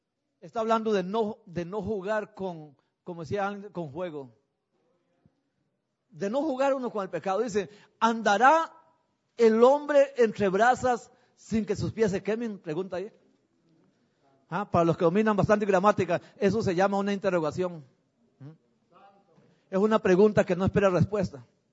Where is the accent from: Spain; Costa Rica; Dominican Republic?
Costa Rica; Tal vez fue solo para decimos allá en Costa Rica, para vacilar un rato.